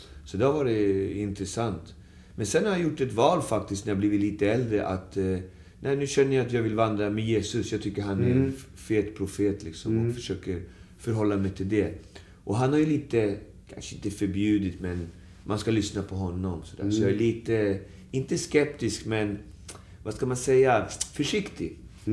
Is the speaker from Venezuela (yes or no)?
yes; Venezuela; now in Sweden; jag är ju indianblod, jag är Native American från Venezuela.